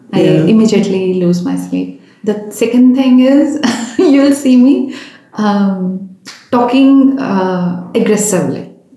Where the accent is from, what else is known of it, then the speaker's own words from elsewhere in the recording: India; I'm an Indian.